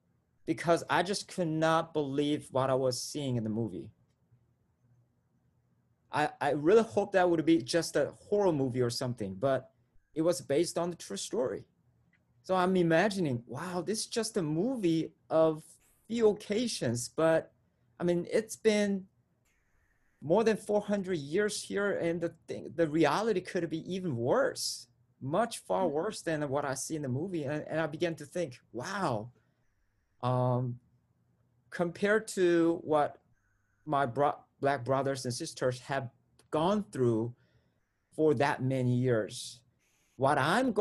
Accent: South Korea; When I grew up in Korea, you know, when I look at history books, I don't know about the other countries, but our history books, especially world history, I would say maybe 90% of them are filled with European history.

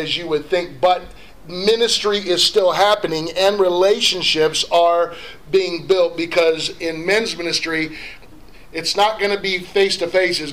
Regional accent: Lima, Ohio, United States; I'm from Redneckville. Right, I'm from Lima, Ohio.

